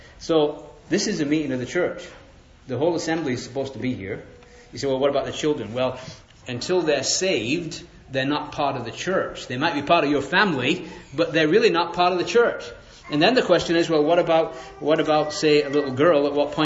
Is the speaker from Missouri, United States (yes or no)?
yes; Springfield, Missouri, United States; And yes, I am from Springfield, Missouri. Some people call it a state of misery rather than Missouri.